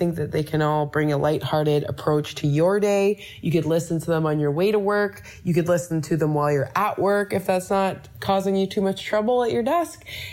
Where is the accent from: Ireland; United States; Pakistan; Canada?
Canada; I am a Canadian comedian and speaker and podcaster.